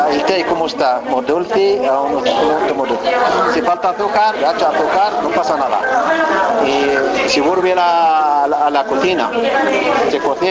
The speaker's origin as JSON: {"language": "Spanish", "country": "Morocco", "second_language": "Spanish", "moved": "as an adult", "lives_now": "Spain", "said": "Yo vine de Marruecos sin estudiar."}